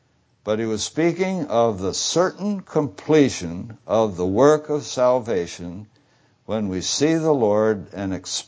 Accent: Tacoma, Washington, United States; I know the place very well because I was raised in Tacoma.

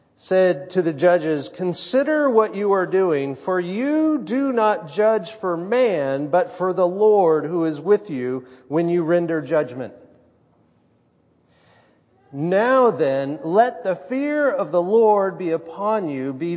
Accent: California, United States; now in New Zealand; We have earthquakes in New Zealand, and I'm from California, so it's nothing terribly new to me.

